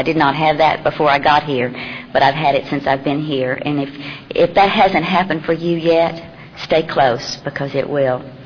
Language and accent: English; Dallas, Texas, United States; I'm from Dallas, and I go have a home group.